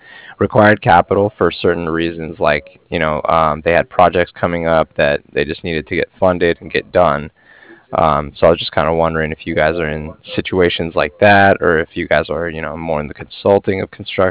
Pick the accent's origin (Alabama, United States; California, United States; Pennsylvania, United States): California, United States; San Diego; I'm from San Diego, California, so we don't see anything below that usually.